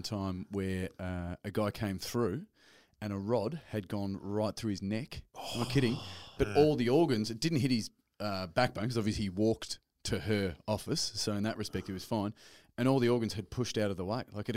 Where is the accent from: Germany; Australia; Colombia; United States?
Australia; Geelong, Victoria; I grew up in Geelong with the Ford factory.